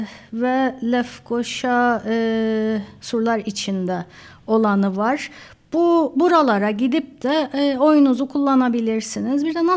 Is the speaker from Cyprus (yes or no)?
yes; Cyprus; Artık bir Avrupalı'ya Kıbrıslıyım dediğimde bana Yunanca konuşmaya başlama olasılığı diyeyim düştü.